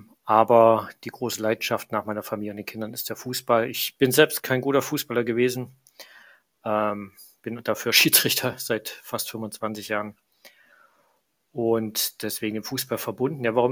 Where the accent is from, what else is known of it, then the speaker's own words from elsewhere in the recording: Leipzig, Saxony, Germany; bin 43, komme aus Leipzig, bin gebürtiger Leipziger.